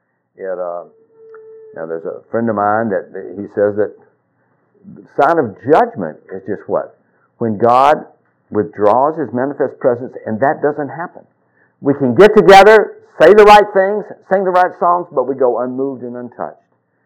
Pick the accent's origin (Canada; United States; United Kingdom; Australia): United States; Alabama; That's, you know, I'm from Alabama, you know.